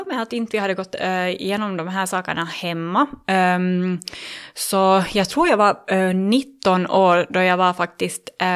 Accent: Vaasa, Ostrobothnia, Finland; now in Helsinki, Finland; jag är snart 33 år gammal och jag är ursprungligen från Vasa faktiskt.

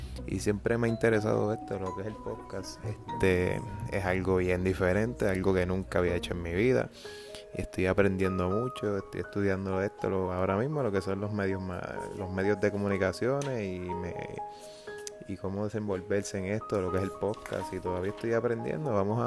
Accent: Trujillo Alto, Puerto Rico; now in Toa Alta, Puerto Rico; Soy natural de Trujillo Alto, San Juan, Puerto Rico. Y he vivido en diferentes tipos de áreas aquí en Puerto Rico. Viví en Coupey, viví en Río Piedra, Trujillo Alto, Bayamón, y actualmente ahora mismo viviendo en Toa Alta.

